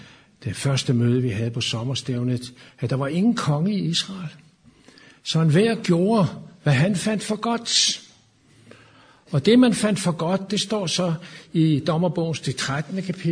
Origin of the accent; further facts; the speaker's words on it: Norway; Og nu er vi jo nordmænd her